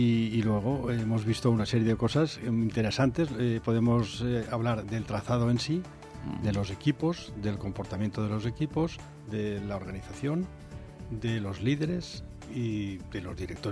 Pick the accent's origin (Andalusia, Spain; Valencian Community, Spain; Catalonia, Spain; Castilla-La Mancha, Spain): Valencian Community, Spain; Burriana; yo soy de Burriana y sé que de Burriana han hecho la peregrinación de Rocío